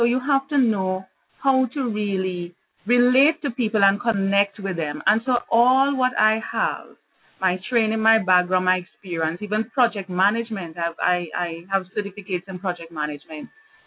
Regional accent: Trinidad & Tobago; moved away as an adult; now in Jamaica; I'm actually born and bred in Trinidad and Tobago, which is another island in the Caribbean, close to Venezuela. And I moved to Jamaica

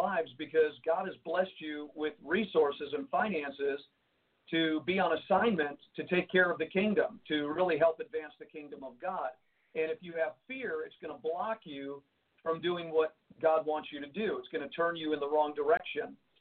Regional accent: Jersey City, New Jersey, United States; I said, you know, I'm here in New York. I was born and raised in Jersey City, and I know this area pretty well.

